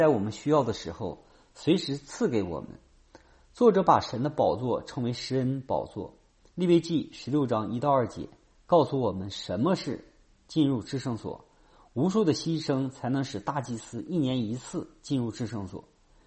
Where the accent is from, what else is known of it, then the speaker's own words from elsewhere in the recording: United States; 因为我们美国人喜欢富有同情共鸣心